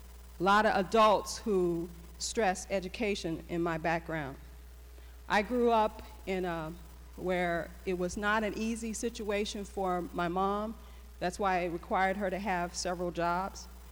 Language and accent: English; Chicago, Illinois, United States; I grew up in Chicago. I grew up in a community south side of Chicago.